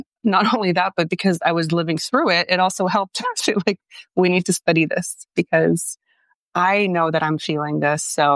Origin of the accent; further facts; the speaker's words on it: Canada; moved away as an adult; now in United States; I'm French Canadian. I came in almost 20 years ago now